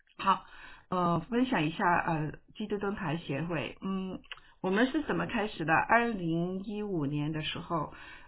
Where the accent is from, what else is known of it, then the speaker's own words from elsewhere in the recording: Hong Kong; now in United States; 我是从香港来到美国这里